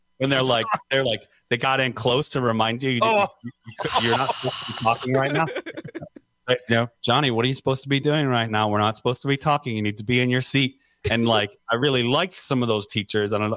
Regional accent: Detroit, Michigan, United States; growing up in Detroit by so many factories right. and so many, also living by a paper mill now twice in my life, you know, I have grown, this sounds terrible, I've grown fond of the smell.

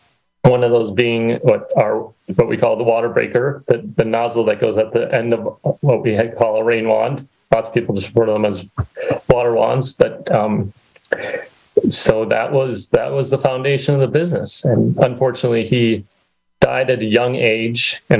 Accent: Manitowoc, Wisconsin, United States; also born or lived in Chicago / Baltimore; I grew up in Manitowoc, went to high school in Lincoln, went to college in Chicago, worked in Chicago, then Baltimore, Washington area for a while, then back to Chicago for a few years.

